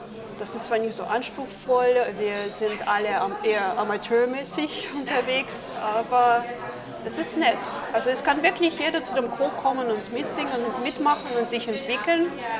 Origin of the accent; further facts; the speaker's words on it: Russia; man hat mich gerade so noch so geduldet als Russin